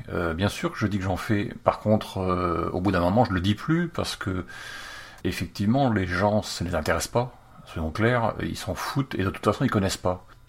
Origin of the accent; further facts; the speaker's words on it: France; en tant que Français, on est des gens qui attendons que le ciel nous tombe sur la tête